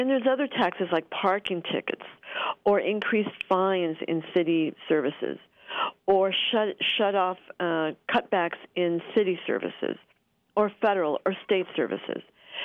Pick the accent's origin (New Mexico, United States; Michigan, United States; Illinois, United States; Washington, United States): New Mexico, United States; now in California, United States; Well, I live in California. I'm from New Mexico.